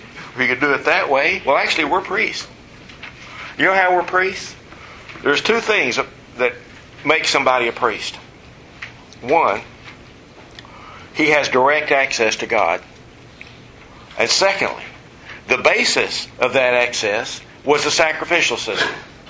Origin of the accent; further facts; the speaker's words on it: Texas, United States; also born or lived in South Louisiana; I grew up in West Texas, but I spent a couple of years in South Louisiana. And all of my neighbors were Catholic. We were about the only Baptist there in the early 60s.